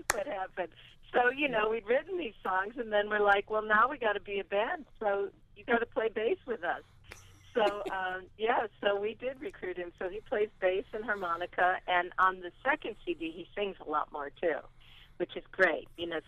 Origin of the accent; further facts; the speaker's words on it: Illinois, United States; You know, I grew up in the Midwest. Well, actually, both Rick and I grew up in Illinois, and Kelly grew up in Louisiana.